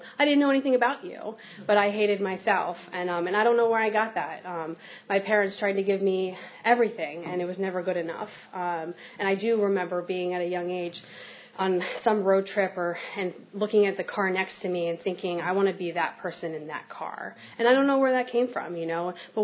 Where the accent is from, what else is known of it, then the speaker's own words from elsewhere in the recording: Potomac, Maryland, United States; So how I got here, I grew up in Potomac, Maryland, which is about an hour and a half from here.